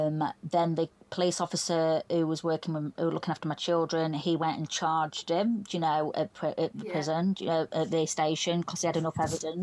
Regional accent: Doncaster, Yorkshire and the Humber, United Kingdom; I'm from Doncaster, South Yorkshire.

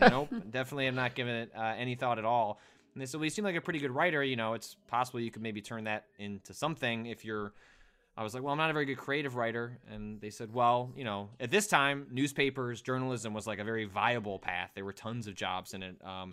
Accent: Illinois, United States; I grew up in the Chicago suburbs.

